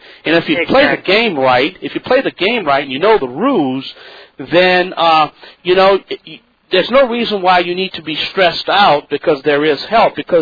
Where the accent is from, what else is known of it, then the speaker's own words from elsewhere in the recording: New Orleans, Louisiana, United States; I mean, everybody knows I'm from New Orleans, and I suffered through that big Katrina disaster.